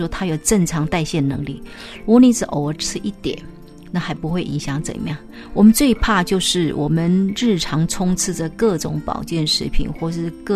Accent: China; 我们中国人最喜欢吃红烧的

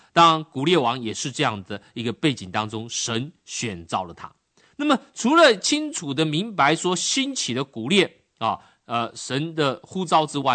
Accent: China; 这种争论呢，我们中国人讲这就大逆不道了嘛

